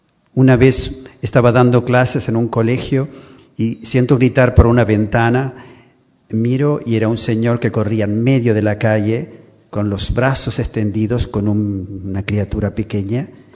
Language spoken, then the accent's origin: Spanish; Uruguay; moved away; also born or lived in Palestine / Israel / Lebanon / Iraq; Creo que se siente de mi acento que soy del Uruguay, no soy español. Pero he vivido mis últimos 30 años en los países árabes de Oriente Medio.